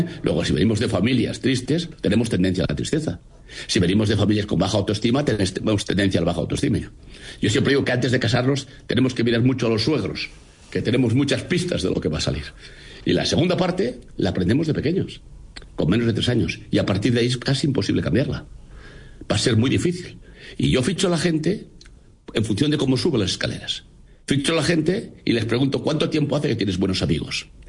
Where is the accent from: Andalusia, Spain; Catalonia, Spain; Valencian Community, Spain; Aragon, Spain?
Catalonia, Spain; first language Catalan; moved away; yo soy catalán, nací en Cataluña, y puc parlar català, que es el idioma en Cataluña, y lo aprendí, y hace 40 años estoy fuera de Cataluña, y lo aprendí de pequeño.